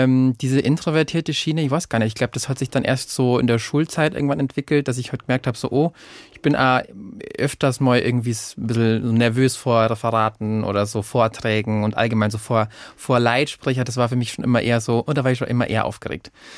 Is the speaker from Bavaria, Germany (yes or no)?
yes; Wolfratshausen, Bavaria, Germany; also born or lived in Penzberg / Eichstätt; now in Munich, Germany; Also geboren in Penzberg, dann nach Wolfratshausen gezogen, da aufgewachsen, ganze Kindheit lang verbracht und Jugend. Und dann kurzen Abstecher nach Eichstätt zum Studieren und dann wieder und dann nach München und da jetzt quasi fest.